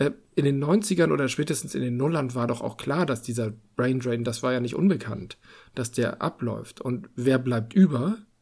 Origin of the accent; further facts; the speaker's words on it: Hamburg, Germany; Ich bin ja aus Hamburg nie weggekommen